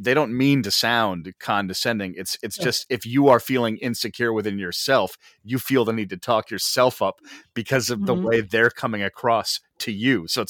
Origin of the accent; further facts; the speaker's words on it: New England, United States; like growing up in New England and stuff like